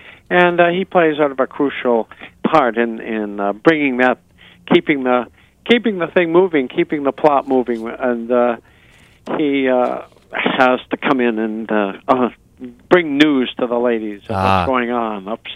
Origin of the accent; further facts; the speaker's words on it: Midwest, United States; Well, I'm a Midwesterner. I came from close to Chicago.